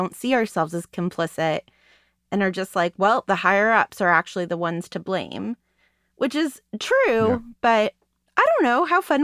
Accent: United States; And being an American, I relate hard

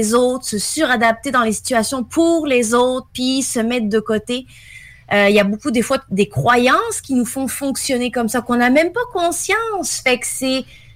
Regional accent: Provence-Alpes-Côte d'Azur, France; now in Canada; quand je suis arrivée au Québec, on s'entend, moi, je viens de la Côte d'Azur

